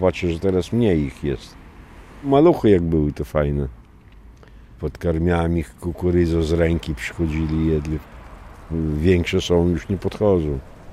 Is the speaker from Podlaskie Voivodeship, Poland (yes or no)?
yes; Białystok, Podlaskie Voivodeship, Poland; Rodzice też z Białegostoku. Ja tu się urodziłem na starej monopolowej. Mieszkałem na Mickiewicza, a teraz obecnie na Bema mieszkam.